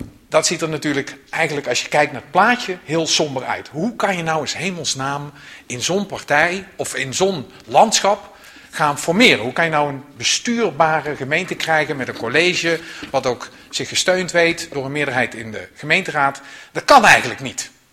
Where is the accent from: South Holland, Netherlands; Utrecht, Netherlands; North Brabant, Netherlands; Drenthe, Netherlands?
North Brabant, Netherlands; Zundert; niet om nog eens een keer te zeggen dat ik uit Zundert kom.